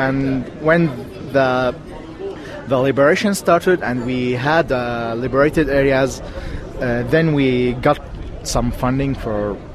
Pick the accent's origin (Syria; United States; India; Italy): Syria; Aleppo, Aleppo Governorate; I'm from Aleppo, 25 years old.